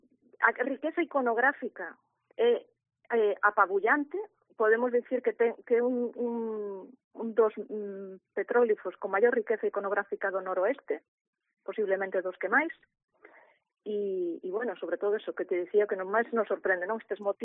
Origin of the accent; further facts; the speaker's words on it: Caldas de Reis, Galicia, Spain; porque eu son de Caldas de Reis.